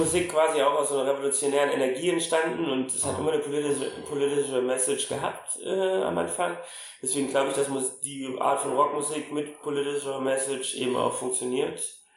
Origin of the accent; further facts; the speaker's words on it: Thuringia, Germany; Ich bin in Ostdeutschland groß geworden, das ist für mich kein neues Problem